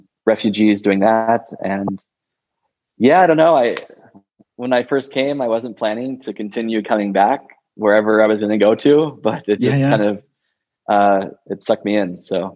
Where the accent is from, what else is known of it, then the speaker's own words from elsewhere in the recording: Las Vegas, Nevada, United States; also born or lived in California; So I grew up in Las Vegas, actually.